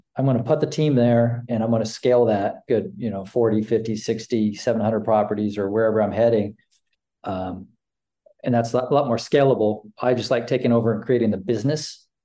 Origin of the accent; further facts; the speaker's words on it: Arkansas, United States; But I'm an Ozark boy at heart. I was raised in the Ozarks in Northwest Arkansas, Beaver Lake area, anyone that's been in the War Eagle area, et cetera.